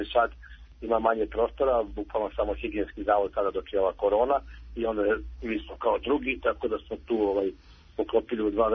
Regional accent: Novi Sad, Vojvodina, Serbia; Ja sam inače iz Novog Sada, ne iz Beograda

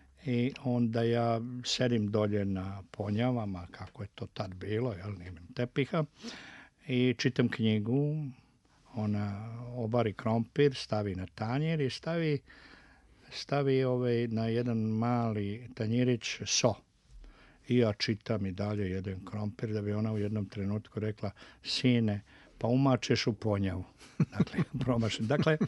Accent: Višegrad, Republika Srpska, Bosnia & Herzegovina; ja sam odrastao u Višegradu od 56. godine

